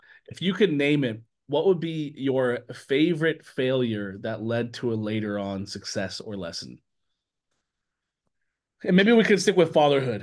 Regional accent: Seattle, Washington, United States; I'm the same way. I'm from Seattle. My favorite team is dead.

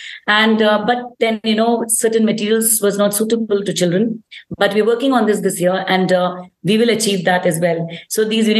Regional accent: Dehradun, Uttarakhand, India; I'm also from Dehradun. So Dehradun is a place where we have grown amidst trees and I'm in nature. That's what I've grown in.

